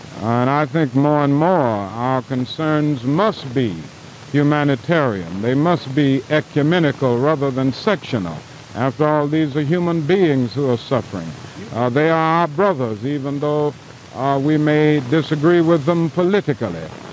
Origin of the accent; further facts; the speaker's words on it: United States; I am an American.